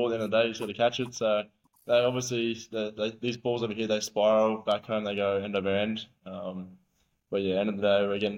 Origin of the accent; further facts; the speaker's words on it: Gold Coast, Queensland, Australia; I'm finding it a bit cold, so I'm from the Gold Coast. So I'm missing the 38-degree weather back home.